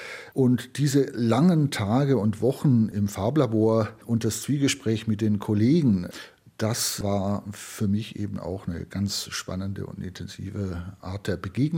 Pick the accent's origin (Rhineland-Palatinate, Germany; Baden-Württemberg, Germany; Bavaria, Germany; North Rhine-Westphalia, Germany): Baden-Württemberg, Germany; weil als Schwabe habe ich der Sprache nicht so richtig getraut